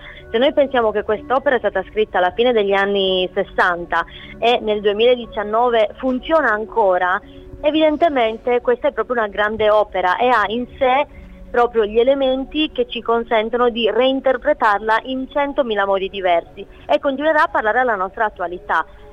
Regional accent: Elmas, Sardinia, Italy; preferisco restare a Elmas, perché io sono di Elmas.

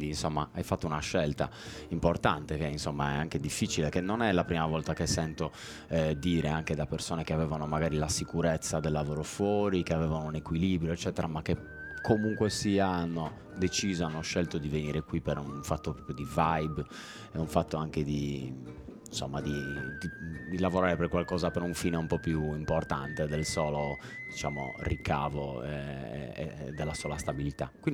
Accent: Sardinia, Italy; è difficile togliere la sardità da un sardo

